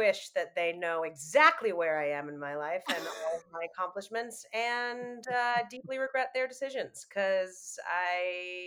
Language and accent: English; New York, United States; So I grew up in New York. I really was a Broadway baby because my dad has been on Broadway since before I was born.